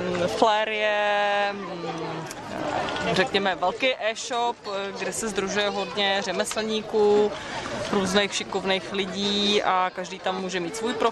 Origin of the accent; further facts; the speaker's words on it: Odolena Voda, Central Bohemian Region, Czechia; a jsem z Odole Nevody.